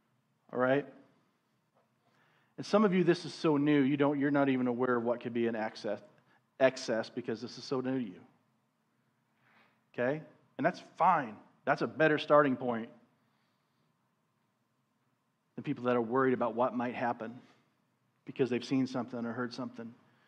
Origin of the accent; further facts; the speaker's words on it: Missouri, United States; I grew up in Missouri.